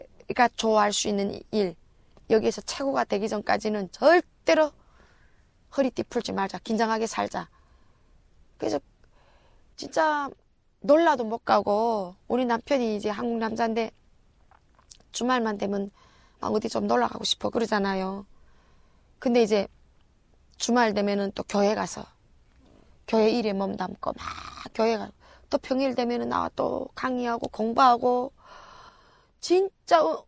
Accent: North Korea; now in South Korea; 저는 탈북자니까

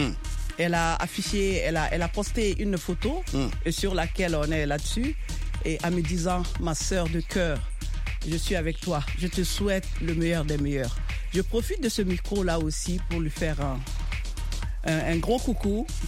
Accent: Mali; chez nous, au Mali

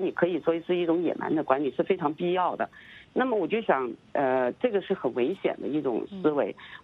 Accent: China

